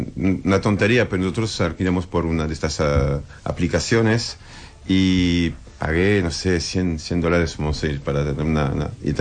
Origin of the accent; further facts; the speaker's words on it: Blois, Centre-Val de Loire, France; Spanish is a second language; now in Argentina; Ratifico, nací en Blois el 7 de abril de 1965 en el hospital de Blois, mi ciudad natal.